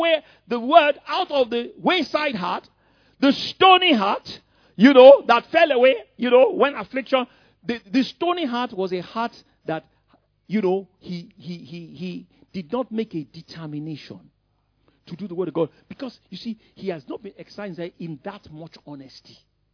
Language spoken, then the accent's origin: English; Lagos, Nigeria; I grew up in Ikoyi, you know, I grew up in Lagos, you know, my classmates will tell you